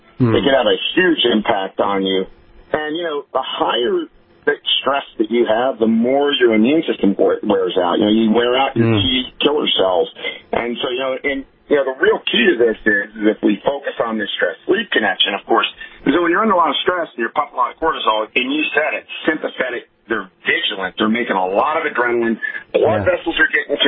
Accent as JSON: {"language": "English", "town": "Pittsburgh", "region": "Pennsylvania", "country": "United States", "tie": "born there", "said": "I mean, I was born in Pittsburgh, so I mean"}